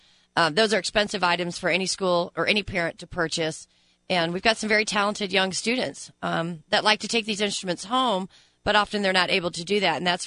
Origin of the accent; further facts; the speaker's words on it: England, United Kingdom; Well, that's because I'm from England.